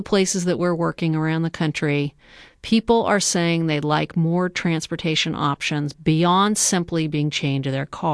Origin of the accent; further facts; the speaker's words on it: San Francisco, California, United States; And I'm from the Bay Area in San Francisco.